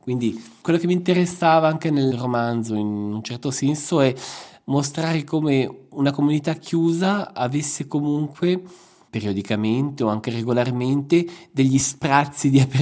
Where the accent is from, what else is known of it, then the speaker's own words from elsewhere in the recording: Ticino, Switzerland; born there; moved away; io sono nato nelle Centovalli, ci sono tornato molto spesso perché non ci vivo più da una trentina d'anni